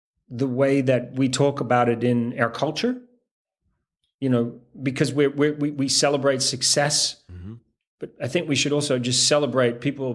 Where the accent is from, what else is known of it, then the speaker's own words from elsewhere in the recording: Antigua & Barbuda; also born or lived in Canada; I was living in the Caribbean. I grew up in the Caribbean. I used to fly from Antigua in the Caribbean